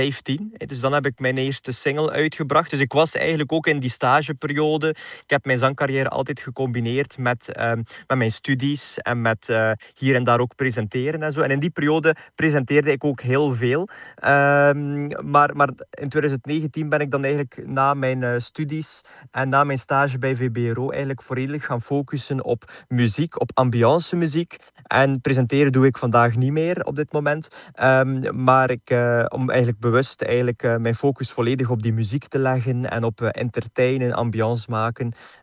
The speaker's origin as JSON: {"language": "Dutch", "town": "Zedelgem", "region": "Flanders", "country": "Belgium", "said": "want ik ben zelf ook van Zedelgem. Ik heb altijd in Brugge gestudeerd."}